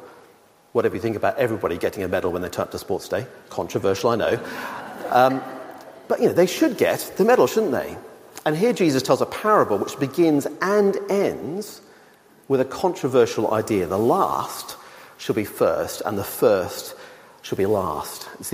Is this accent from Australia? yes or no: yes; Australia; I'm not going to talk about rugby this morning because I'm Australian.